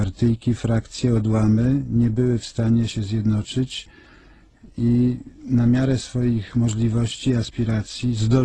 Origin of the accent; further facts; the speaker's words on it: Warsaw, Masovian Voivodeship, Poland; Ja jestem warszawiakiem, kandyduję z Wrocławia, ale nie jestem, jak to się czasami popularnie mówi, przywieziony w teczce do Wrocławia.